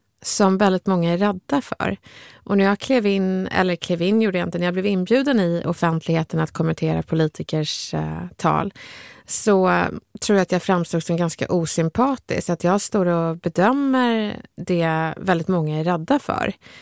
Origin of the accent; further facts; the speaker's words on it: Stockholm County, Sweden; accent: Stockholm Swedish; Och sen så brukar jag också lida av att jag pratar stockholmska. Det är ju Sveriges minst uppskattade dialekt.